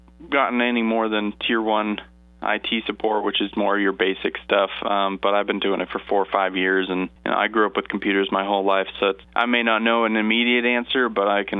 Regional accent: Dover, New Hampshire, United States; also born or lived in Texas; I am originally from New Hampshire, Dover, New Hampshire. And then half my life I grew up in Texas, just north of Austin. And then ended up moving back to the area about 2-3 years ago.

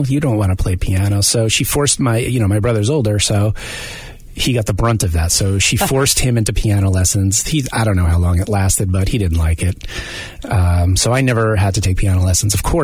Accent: New Jersey, United States; In Bergen County.

